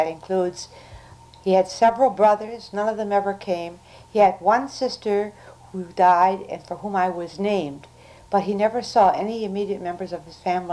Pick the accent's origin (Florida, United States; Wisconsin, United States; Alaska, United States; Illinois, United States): Wisconsin, United States; Princeton; born there; I was born in Princeton, Wisconsin.